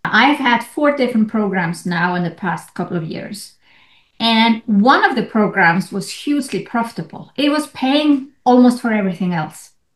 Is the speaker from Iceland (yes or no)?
yes; Iceland; now in Switzerland; The fact that I'm from Iceland and live in Switzerland has a huge relevance in my marketing